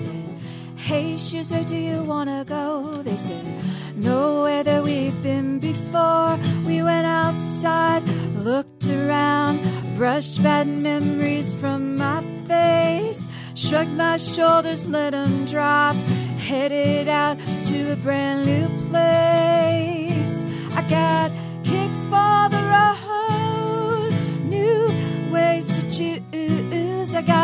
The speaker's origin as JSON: {"language": "English", "town": "Seattle", "region": "Washington", "country": "United States", "said": "Well, originally I'm from Seattle."}